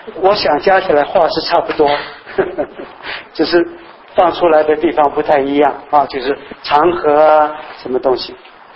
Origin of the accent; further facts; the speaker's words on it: China; now in United States; 我们中国人有很多这种的重要的话教导我们不要讲太多